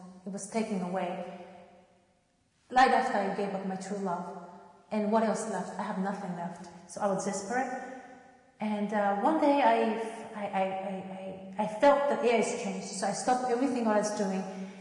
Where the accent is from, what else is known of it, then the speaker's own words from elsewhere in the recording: Japan; English is a second language; now in New York City, United States; Why I'm here? Why I came from Japan? Why I'm boxing?